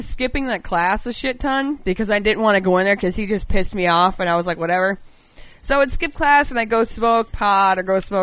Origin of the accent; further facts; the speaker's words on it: Montana, United States; when you're born and raised in Montana and you're half black